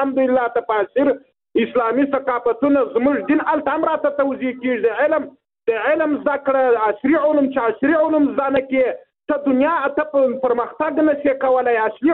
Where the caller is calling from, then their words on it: Helmand, Afghanistan; زه د هلمند میرزنګ وهلی دی